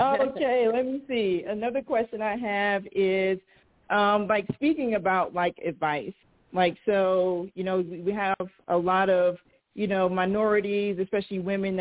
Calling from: Roswell, Georgia, United States; calling from Roswell, Georgia.

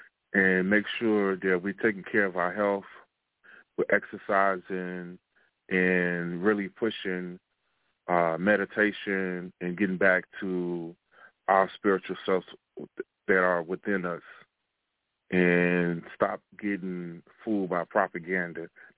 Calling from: Indiana, United States; I'm calling from Indiana.

